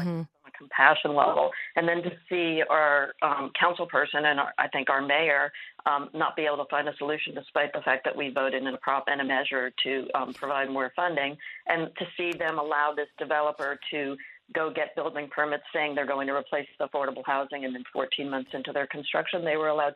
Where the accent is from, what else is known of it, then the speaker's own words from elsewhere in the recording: New York, United States; now in West Hollywood, United States; I moved here from New York in 2015, and I moved because I was from New York, and the housing was unaffordable there.